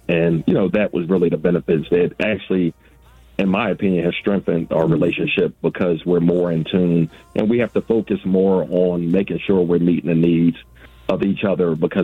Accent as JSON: {"language": "English", "town": "Philadelphia", "region": "Pennsylvania", "country": "United States", "lives_now": "Atlanta, United States", "said": "I'm from Philadelphia originally. We moved to Atlanta back in 1992."}